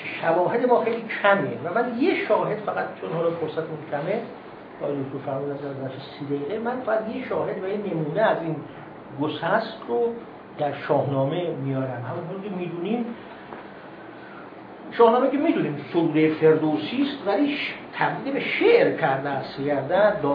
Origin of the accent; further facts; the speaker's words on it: Iran; به عنوان یه ایرانی من برای من جالبه